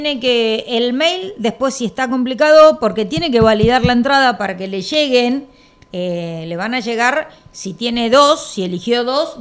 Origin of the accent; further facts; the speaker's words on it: Neuquén, Argentina; somos neuquinos, somos nosotros.